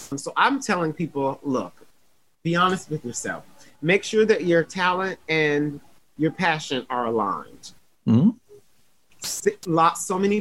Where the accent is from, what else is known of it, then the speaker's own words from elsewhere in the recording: Toledo, Ohio, United States; I'm from Toledo, Ohio. Midwest kids.